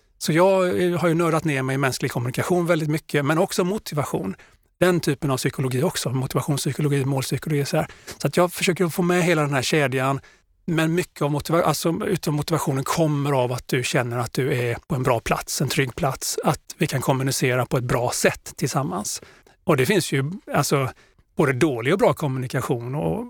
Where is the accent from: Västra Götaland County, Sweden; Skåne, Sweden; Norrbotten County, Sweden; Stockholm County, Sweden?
Västra Götaland County, Sweden; Gothenburg; now in Blekinge, Sweden; Jag är 55 år när detta spelas in. Mm. Jag är från Göteborg från början, har inte bott där sedan 97. Jag bor numera i Blekinge.